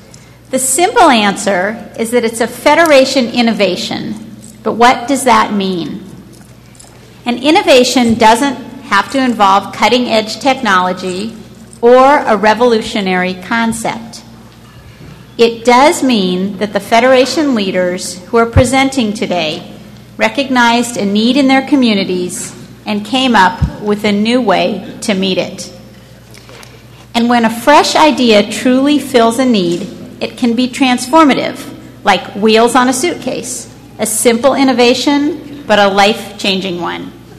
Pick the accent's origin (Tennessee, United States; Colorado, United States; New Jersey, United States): Colorado, United States; Denver; from Denver